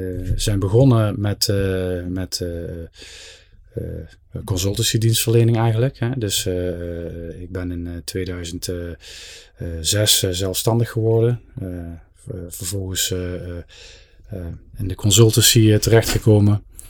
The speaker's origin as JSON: {"language": "Dutch", "town": "Venray", "region": "Limburg", "country": "Netherlands", "tie": "born or raised there", "said": "Ik ben geboren en getogen in Venray"}